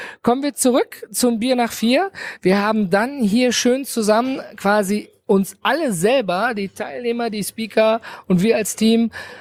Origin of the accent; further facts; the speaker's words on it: North Rhine-Westphalia, Germany; wie man bei uns im Ruhrgebiet sagt.